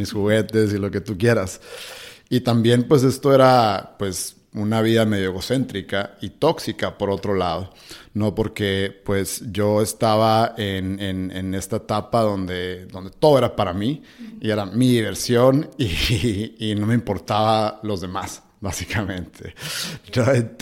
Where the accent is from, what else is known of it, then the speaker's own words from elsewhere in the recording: Hermosillo, Sonora, Mexico; yo soy de Hermosillo, Sonora. Actualmente tengo 33 años.